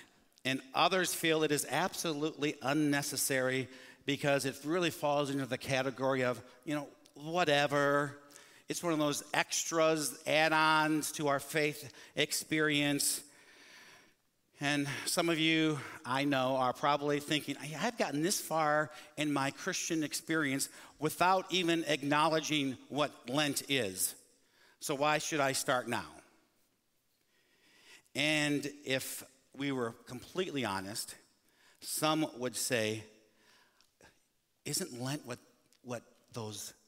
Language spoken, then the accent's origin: English; Michigan, United States; Like Mark, I am from the Midwest, Michigan